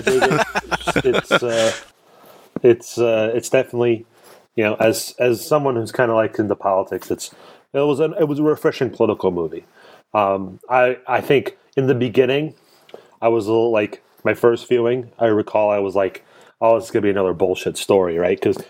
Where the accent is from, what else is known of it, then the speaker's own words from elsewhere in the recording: Clifton, New Jersey, United States; accent: New Jersey; And like, I didn't grow up in Western Jersey. I grew up in Clifton, New Jersey. I was 5 minutes outside of Patterson.